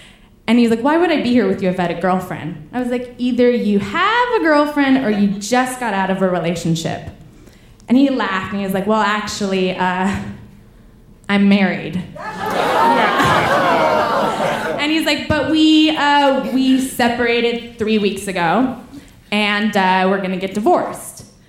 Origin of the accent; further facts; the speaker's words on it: Paris, Île-de-France, France; I'm like, oh, the thing is I'm from Paris, so I cannot tell you where to go